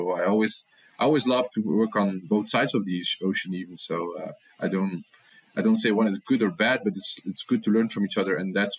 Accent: Flanders, Belgium; now in United States; I grew up on the other side of the ocean. I grew up in Europe a small town in the Flemish part of Belgium.

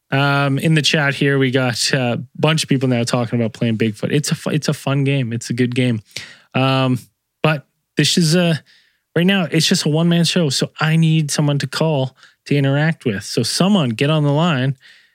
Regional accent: Canada; But as a Canadian, you know, I can speak for all Canadians when I say

